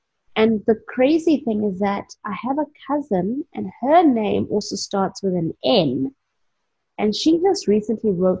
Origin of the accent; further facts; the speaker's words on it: South Africa; first language Xhosa; English is a second language; my first language is actually isiXhosa, which is a local language. Got lots of click sounds.